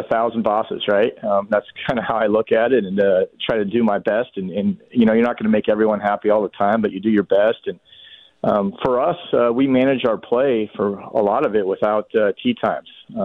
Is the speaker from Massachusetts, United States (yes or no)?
no; California, United States; I'm originally from California. My whole family still lives out there.